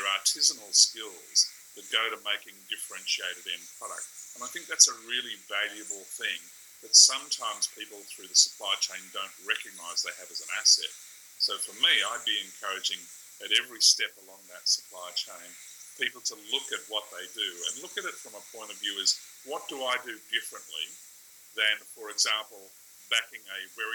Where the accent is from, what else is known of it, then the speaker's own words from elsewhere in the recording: Australia; that's a very valuable thing to me as an Australian.